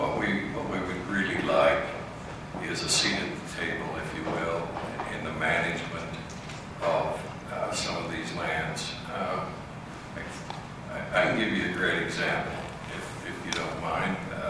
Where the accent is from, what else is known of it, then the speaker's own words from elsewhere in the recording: Bicknell, Utah, United States; I grew up in Wayne County, population 2,200, little town called Bicknell, population 360, hasn't buried in 50 years.